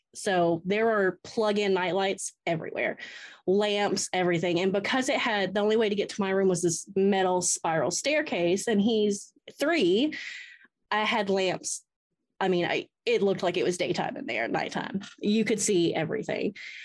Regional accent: Atlanta, Georgia, United States; I am from Atlanta, yeah.

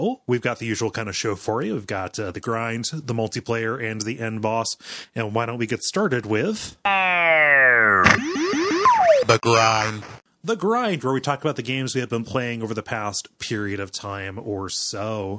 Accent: Ohio, United States; So it's like, I'm from Ohio.

